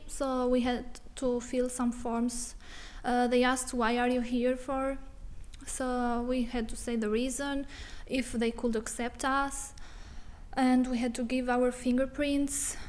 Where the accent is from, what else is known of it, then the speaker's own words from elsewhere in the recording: Albania; English is a second language; moved away as an adult; I'm from Albania originally, and I came here with my family, with my husband at first, and we had to leave because of the political issues